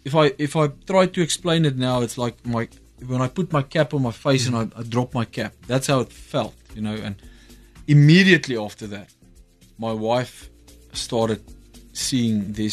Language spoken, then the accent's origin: English; Free State, South Africa; So I grew up in the Free State.